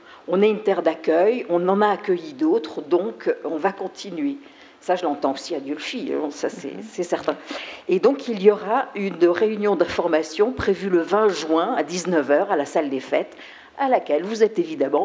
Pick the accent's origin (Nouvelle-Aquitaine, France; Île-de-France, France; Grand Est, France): Nouvelle-Aquitaine, France; Bordeaux; Donc je viens de Bordeaux